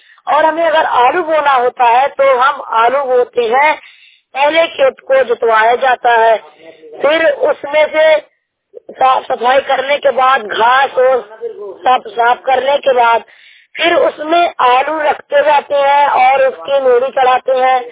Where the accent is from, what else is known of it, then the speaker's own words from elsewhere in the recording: Uttar Pradesh, India; मैं 15 साल का हूँ, मैं जिला जौनपुर उत्तर प्रदेश का निवासी हूँ।